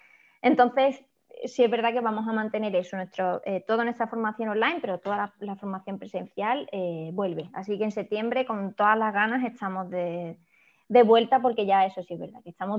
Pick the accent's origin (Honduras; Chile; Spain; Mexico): Spain; Ronda, Andalusia; now in Córdoba, Spain; yo no soy de Córdoba, soy de Ronda, pero como cordobesa adoptiva y casi Córdoba corriendo por las venas.